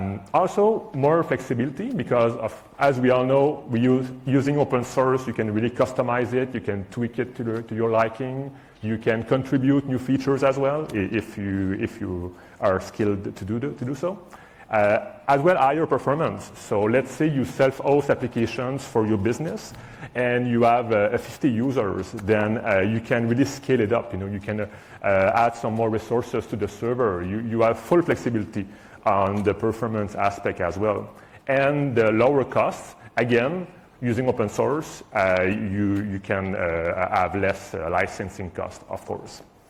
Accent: Quebec, Canada; English is a second language; now in Calgary, Canada; I grew up in Quebec and I come here from Canada though, but now I live in Western Canada, in Calgary, Alberta.

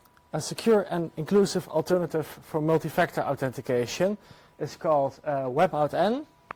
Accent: Netherlands; My pronouns are he and him. I hail from the Netherlands.

